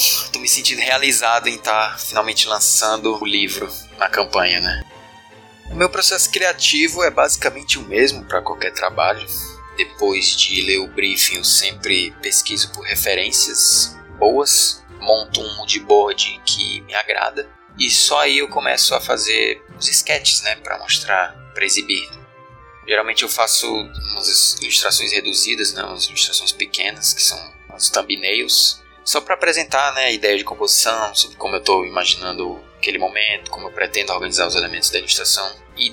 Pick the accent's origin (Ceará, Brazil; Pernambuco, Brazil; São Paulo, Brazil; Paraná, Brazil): Ceará, Brazil; Fortaleza; tenho 25 anos, sou natural de Fortaleza, Ceará.